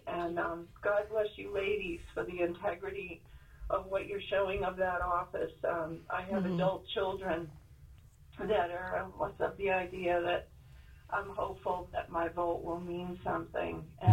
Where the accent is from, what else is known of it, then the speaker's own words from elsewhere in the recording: Massachusetts, United States; I'm from Massachusetts, New England, blood to the core